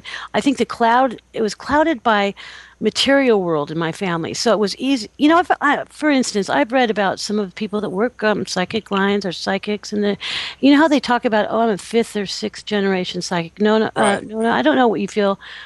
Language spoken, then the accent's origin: English; California, United States; My parents are both from the East Coast, and they're very mellow. No, I grew up in Southern California, really down to earth and very low-key, and I'm a surfer.